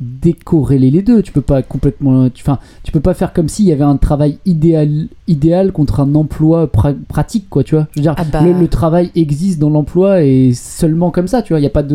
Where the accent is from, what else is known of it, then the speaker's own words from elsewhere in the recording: Lyon, Auvergne-Rhône-Alpes, France; Et alors, bon, moi, je suis lyonnais